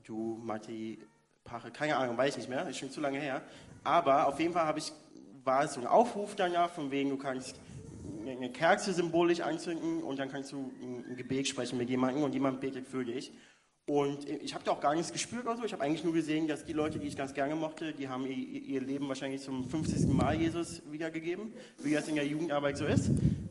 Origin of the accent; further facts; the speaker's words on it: Berlin, Germany; moved away as an adult; now in San Francisco, United States; Bin Berliner, geboren, aufgewachsen in Wedding und bin jetzt seit 4 Jahren in San Francisco